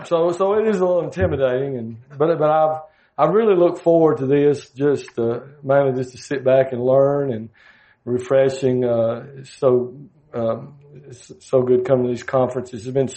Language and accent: English; Alabama, United States; there's a fellow there in my hometown. I'm also the chief of police there where I pastor that in Alabama.